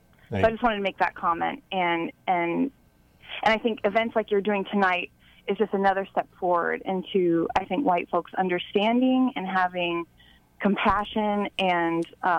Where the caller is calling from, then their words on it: Kansas City, Missouri, United States; I'm from South Kansas City.